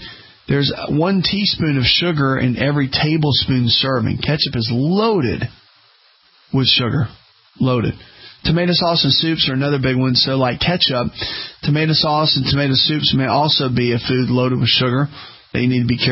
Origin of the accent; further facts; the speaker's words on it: the South, United States; growing up in the South, when I started speaking a lot and just traveling